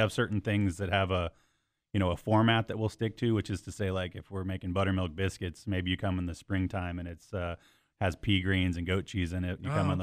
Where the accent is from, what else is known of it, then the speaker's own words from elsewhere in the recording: Mount Zion, Illinois, United States; I'm from Mount Zion originally, and I went to Tech Academy when I was in high school here at the Decatur Tech Academy.